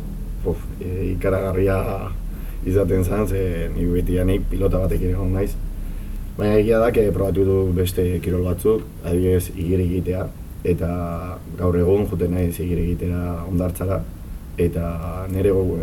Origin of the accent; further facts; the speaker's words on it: San Sebastián, Basque Country, Spain; Ni Donostiarra naiz, betidanik bizi naizan